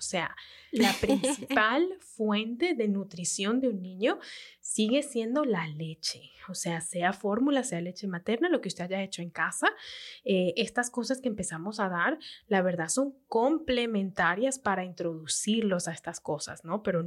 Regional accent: Venezuela; como venezolanas que somos

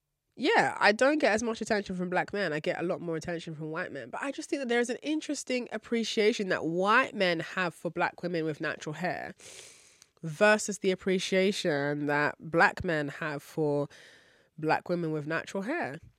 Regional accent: Nigeria; natural hair or not, I'm Nigerian, just like you and your sister.

